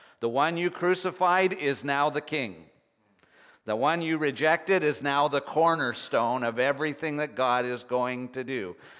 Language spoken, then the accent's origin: English; Canada; Okay, I'm Canadian and I'm French Canadian. You know, I have some French in there.